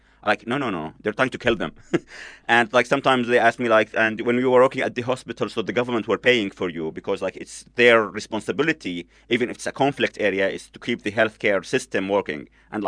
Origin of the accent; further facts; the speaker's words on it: Aleppo, Aleppo Governorate, Syria; I've never in my life went to East Aleppo. And I'm from Aleppo.